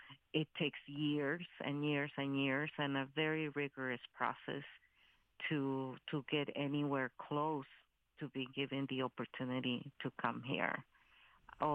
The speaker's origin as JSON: {"language": "English", "country": "Mexico", "tie": "born or raised there", "lives_now": "United States", "said": "even in my hometown, whenever I make plans to go down there, my own family in Mexico begs me not to come"}